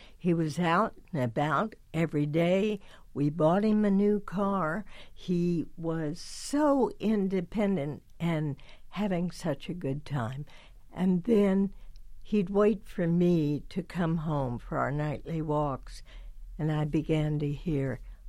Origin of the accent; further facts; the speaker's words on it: Washington, District of Columbia, United States; You know, Leonard, when I was a little girl growing up in Washington, I actually went to the home of the owner of the Washington Senators, Clark Griffith, for a Halloween begathon.